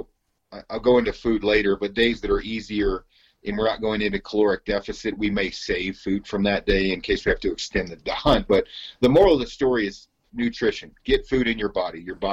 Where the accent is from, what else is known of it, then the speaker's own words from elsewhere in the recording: Oregon, United States; coming from, you know, a decent idea of your background, because I'm from Oregon, you're not glassing a lot.